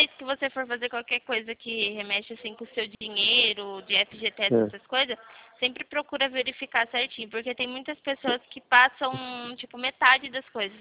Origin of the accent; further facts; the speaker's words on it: São Carlos, São Paulo, Brazil; sou daqui de São Carlos.